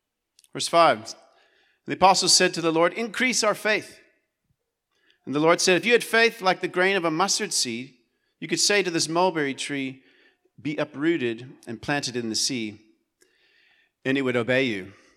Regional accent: United States; moved away as an adult; now in Durbanville, South Africa; I'm American, she's Afrikaans, and we just prove that God does have a sense of humor. We've been in Joshen in Durbanville for 14 years

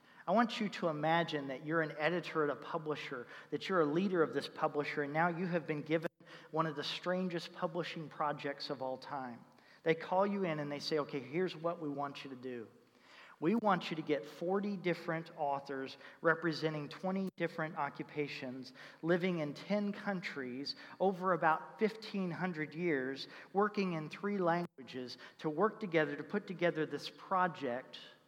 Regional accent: Indianapolis, Indiana, United States; I grew up in Indianapolis, Indiana, and the closest amusement park was Kings Island

